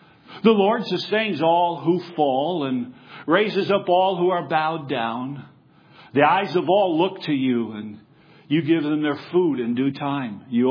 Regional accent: Michigan, United States; I grew up in West Michigan, which is probably the blueberry capital of the nation, if not the world.

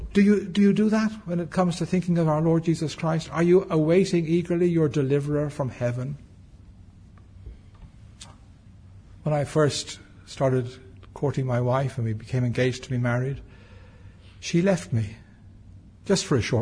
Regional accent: Ireland; You know, I have on my passport that I'm Irish.

